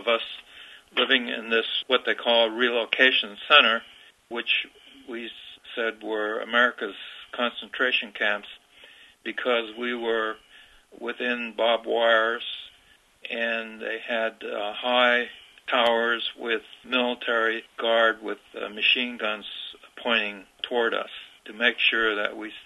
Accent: California, United States; He had to teach me how to do that because I was from California.

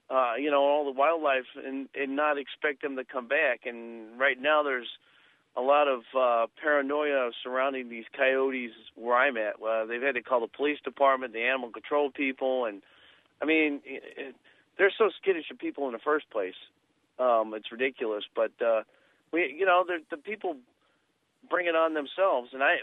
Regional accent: Pacific Northwest, United States; now in Illinois, United States; I'm from the Northwest originally, so I know what it's like out there, but I find it interesting out here in Illinois

